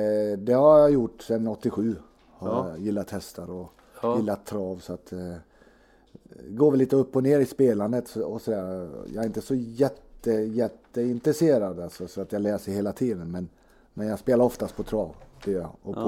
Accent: Småland, Sweden

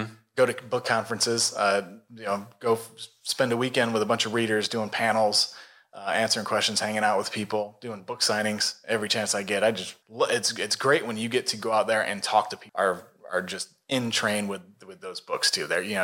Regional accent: Savannah, Georgia, United States; I actually follow that back home because Savannah's got a great

